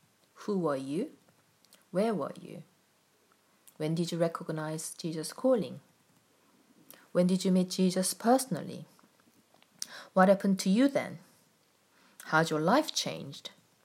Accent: South Korea; I'm from South Korea, and my family has a very strong Confucian way of practicing Buddhism.

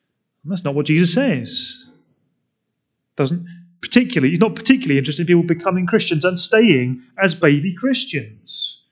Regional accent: United Kingdom; Isn't that makes us a bit concerned as British people, knowing our own history as imperial warriors going out to the world and robbing people of their resources?

